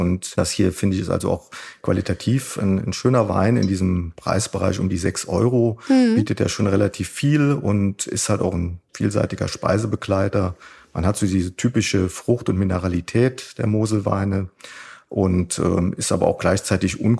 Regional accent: Trier, Rhineland-Palatinate, Germany; Ja, also ich bin tatsächlich hier in Trier geboren und in der Nähe aufgewachsen

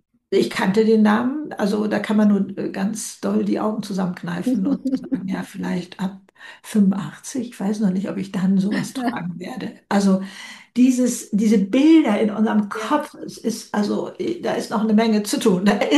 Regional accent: Hamburg, Germany; ich als Hamburger weiß, was dieser Begriff bedeutet.

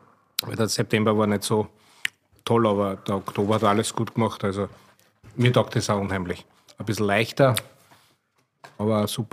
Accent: Lower Austria, Austria; als gebürtiger Wachauer

